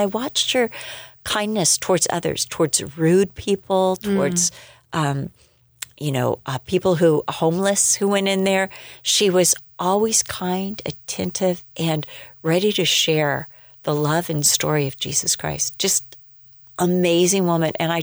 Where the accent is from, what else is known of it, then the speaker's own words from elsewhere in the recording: United States; It was unfamiliar territory, and I'm an American, right?